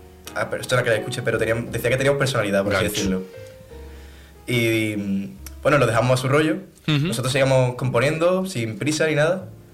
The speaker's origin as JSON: {"language": "Spanish", "town": "Puerto Real", "region": "Andalusia", "country": "Spain", "said": "Bueno, somos de Puerto Real."}